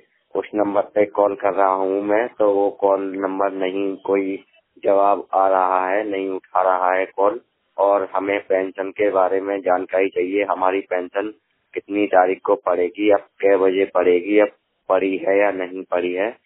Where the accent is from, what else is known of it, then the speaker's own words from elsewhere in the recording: Sheshvan, Uttar Pradesh, India; और मैं जिला बदायूं से हूँ। मेरा गांव शेषवान है